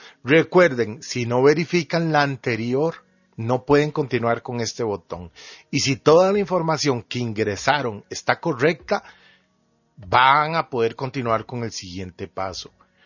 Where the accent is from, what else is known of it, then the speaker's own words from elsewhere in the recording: Costa Rica; En mi país son 7 provincias. Entonces tengo que buscar la que me corresponde.